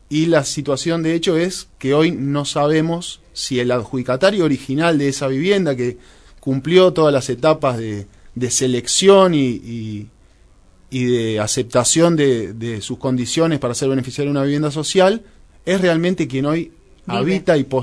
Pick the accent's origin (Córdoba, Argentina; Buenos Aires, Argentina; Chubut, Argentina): Buenos Aires, Argentina; la ciudad de Buenos Aires, de donde soy yo